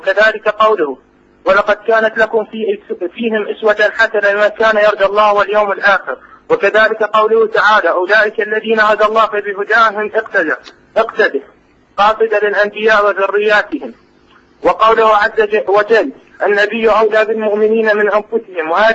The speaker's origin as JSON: {"language": "Arabic", "country": "Iraq", "said": "لا من العراق."}